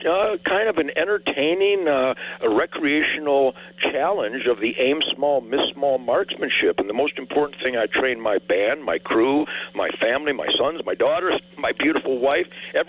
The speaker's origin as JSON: {"language": "English", "town": "Detroit", "region": "Michigan", "country": "United States", "said": "Well, all I can tell you is I'm from Detroit, and that's how we talk."}